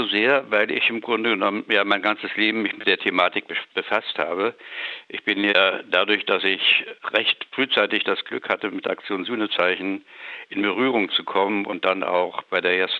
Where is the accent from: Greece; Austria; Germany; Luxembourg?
Germany; begriffen, was es heißt, Deutscher zu sein. Nämlich, das ist keine Frage der Schuld für meine Generation. Ich bin eine Generation, die im Krieg geboren ist.